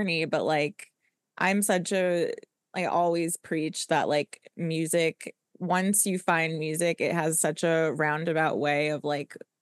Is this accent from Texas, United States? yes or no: no; New York, United States; I'm from Westchester, so very similar.